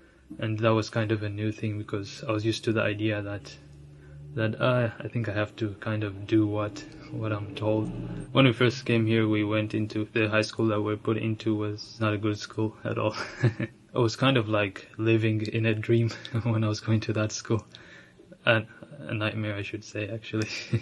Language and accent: English; Ethiopia; moved away; also born or lived in Uganda; I've been in the US for about 5 years now, and originally I'm from Ethiopia, and I moved to Uganda as a refugee. Lived there for about 9 years, and moved here then.